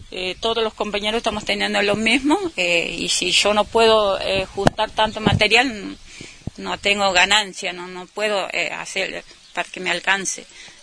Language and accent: Spanish; Santiago del Estero, Argentina; yo soy de Santiago del Estero y te vengo a decir que tengo 52 años